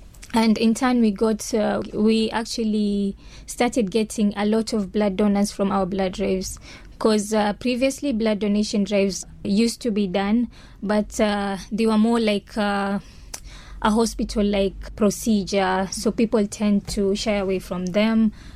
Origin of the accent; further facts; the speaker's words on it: Mombasa, Mombasa County, Kenya; I am born and bred in Mombasa, studies in Mombasa. Basically, most things are just here in Mombasa.